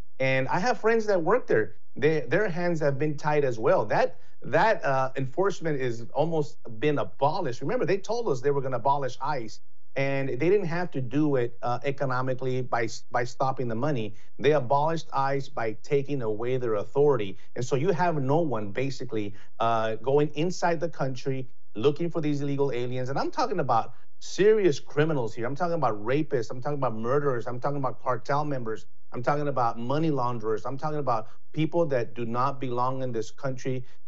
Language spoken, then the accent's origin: English; El Paso, Texas, United States; You see me as a Hispanic American. Let me tell you, I'm born and raised in El Paso, Texas, and I'm a Texan, and I'm an American.